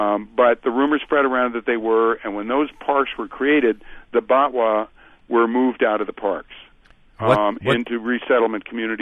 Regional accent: Wyoming, United States; I'm from Wyoming, and there were people in my community there that had settled four or five generations before I arrived

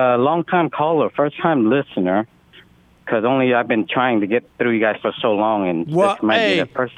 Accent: Utah, United States; born there; I was born in Utah, so the doctor said, well, we'll just

